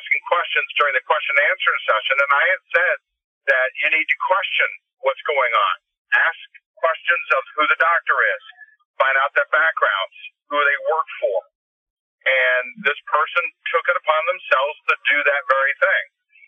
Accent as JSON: {"language": "English", "town": "Winter Haven", "region": "Florida", "country": "United States", "tie": "born or raised there", "also_born_or_lived": "Camp Lejeune, North Carolina", "said": "and my birth certificate says Camp Lejeune, North Carolina, Onslow County. But Camp Lejeune is not my hometown. Winter Haven, Florida is where I grew up. That's where I go home for Christmas. I see my family, my friends. That's where I'm from."}